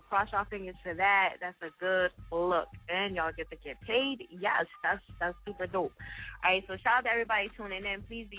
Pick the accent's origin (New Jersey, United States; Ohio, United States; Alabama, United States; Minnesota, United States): New Jersey, United States; now in Philadelphia, United States; when I came to Philly, because a lot of people don't know I'm from Jersey